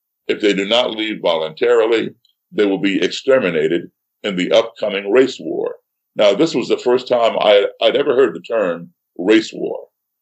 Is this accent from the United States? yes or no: yes; United States; Baltimore, Philadelphia, every major city